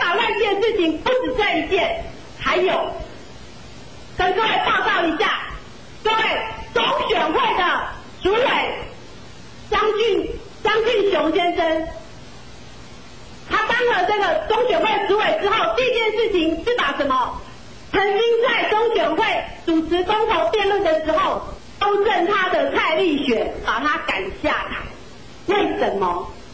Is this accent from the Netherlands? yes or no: no; Taoyuan, Taoyuan City, Taiwan; 台大法律系毕业，现在当律师。